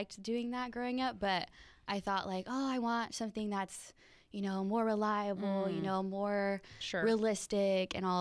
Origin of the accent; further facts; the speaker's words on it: Yuma, Arizona, United States; also born or lived in Los Angeles; Well, I grew up in Yuma most of my life. Yeah, we moved here when I was four, my family, and then I was just raised here pretty much.